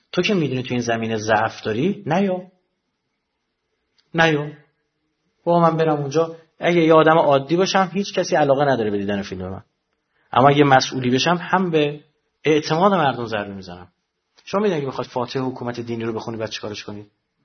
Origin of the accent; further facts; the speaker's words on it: Iran; ما ایرانیم خوب نمیتونیم تلفظ بکنیم